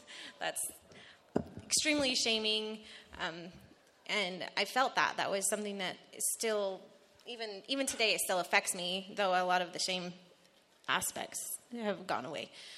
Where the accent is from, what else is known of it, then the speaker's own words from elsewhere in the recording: Safford, Arizona, United States; also born or lived in Thatcher; I was born and raised Mormon. yay. I was born in Safford, Arizona, small little town. So raised Safford, Thatcher, southern Arizona.